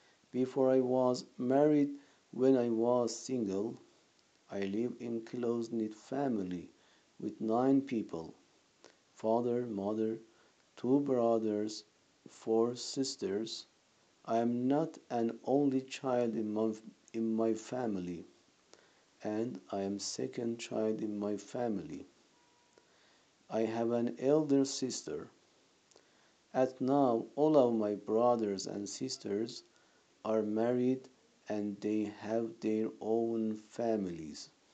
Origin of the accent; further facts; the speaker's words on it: Naqadeh, West Azerbaijan, Iran; born there; English is a second language; now in Tabriz, Iran; I was born in Nagade, one of the beautiful cities of West Azerbaijan. I am 37 years old. I was born at the last day of Mars at 1981.